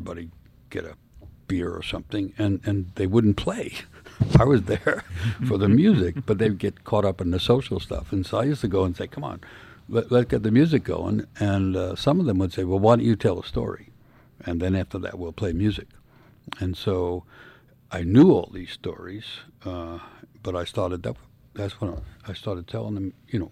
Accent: New York City, New York, United States; I'm growing up in New York City, blue-collar neighborhood, which means poor people

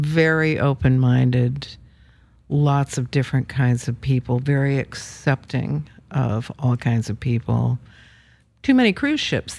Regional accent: Washington, United States; also born or lived in New York; I was born in the Seattle area in 1950 and lived on the east side until I got out of high school. I went to the University of Washington, and from there I moved to New York for a decade.

